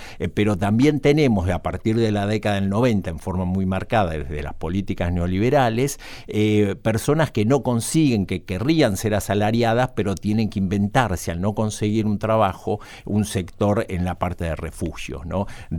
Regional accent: Argentina; los argentinos no tenemos nuevos problemas

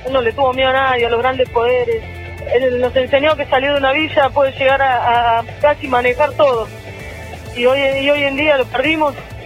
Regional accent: Remedios de Escalada, Buenos Aires Province, Argentina; vengo de Remedio de Escalada, Lanús.

